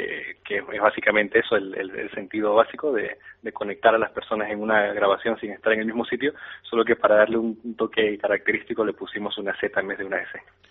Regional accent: Panama; moved away; Yo soy panameño y llevo aquí unos 12 años

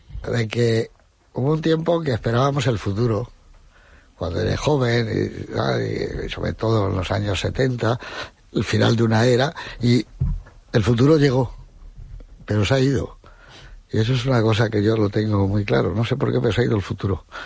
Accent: Spain; si yo me considero español, probablemente para ellos ni siquiera lo parezca.

